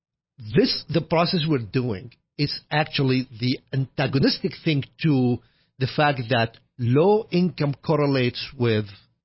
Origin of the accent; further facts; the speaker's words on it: Iraq; moved away as an adult; When I was growing up in Iraq, by the way, I lived in Iraq from the age of 0 until the age of 29.